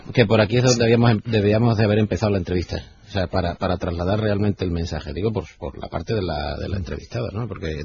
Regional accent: Asturias, Spain; como experto asturiano

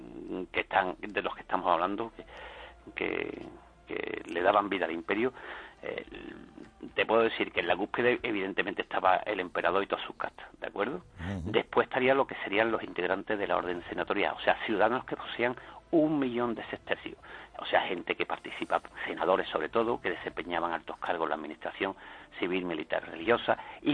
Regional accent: Andalusia, Spain; Primero, como buenos sevillanos, nos olvidamos todos de nuestros mejores hijos.

